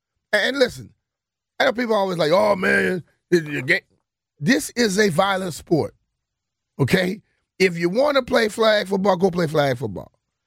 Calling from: Philadelphia, Pennsylvania, United States; I'm calling me from Philly.

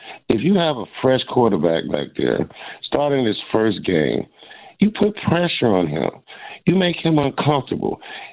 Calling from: Fort Lauderdale, Florida, United States; I'm in the beautiful state of Fort Lauderdale, Florida

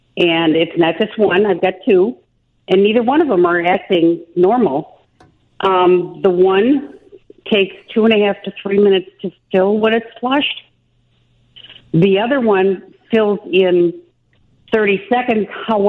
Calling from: Naples, Florida, United States; In Naples, but it's only 45 degrees here, if that cheers you up any.

